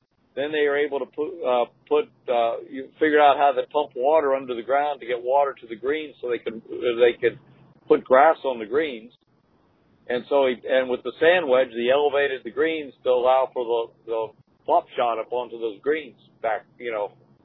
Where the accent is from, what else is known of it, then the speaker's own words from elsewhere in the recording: Tampa, Florida, United States; And we built a nice course in my hometown, Tampa. I live just outside of Tampa.